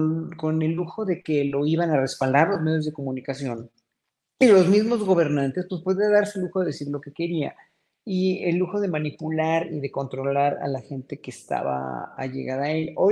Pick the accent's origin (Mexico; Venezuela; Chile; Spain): Mexico; nosotros nos vamos a defender muy dignamente como pueblo mexicano